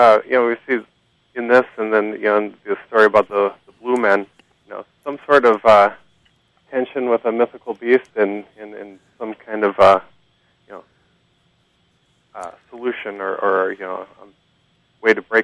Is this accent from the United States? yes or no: yes; Lake Superior South Shore, United States; I grew up on the South Shore, or pretty close to the South Shore of Lake Superior, and it's not hard to imagine, terrible creatures living underneath the surface of water, which you can't see.